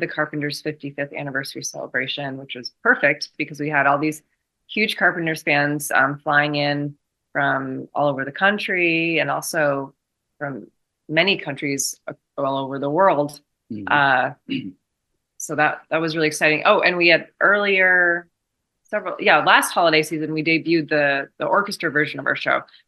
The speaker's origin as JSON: {"language": "English", "town": "Rutland", "region": "Vermont", "country": "United States", "also_born_or_lived": "Burlington", "lives_now": "Las Vegas, United States", "said": "I lived in Burlington for like 13 years before I moved out to Vegas, but I'm originally from Rutland, Vermont, about an hour and a half south."}